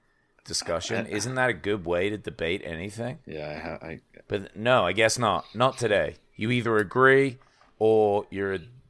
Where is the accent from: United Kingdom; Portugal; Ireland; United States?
United Kingdom; England; What? I'm from England, man.